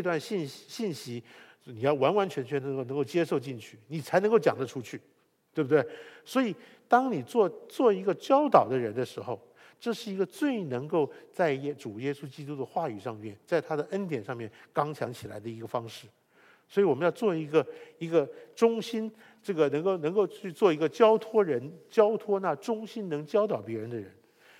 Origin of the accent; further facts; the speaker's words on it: Taiwan; 那我们从台湾出来的，我们每个人都需要当兵啊